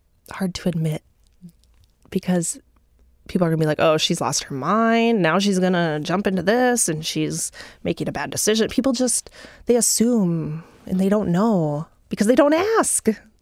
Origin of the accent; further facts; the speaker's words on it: Grand Forks, North Dakota, United States; I had met somebody back in my hometown, Grand Forks, that I had gone on a few dates with.